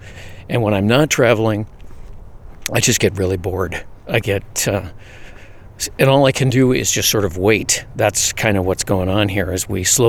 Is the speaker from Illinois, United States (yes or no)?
yes; Chicago, Illinois, United States; I'm from the Midwest. Most of the stuff, the oldest thing where I grew up in Chicago was Fort Dearborn